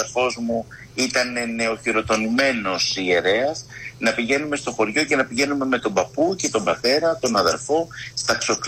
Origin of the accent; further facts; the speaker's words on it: Piraeus, Attica, Greece; born there; Οι γονείς γεννηθήκαν στο χωριό, ο αδερφός στα Γιάννενα, εγώ ήμουν ο μόνος από την οικογένεια που γεννήθηκα στον Πειραιά, οπότε τους πειράζω ακόμα ότι είμαι ο πρωτεβουσιάνος οικογένειας.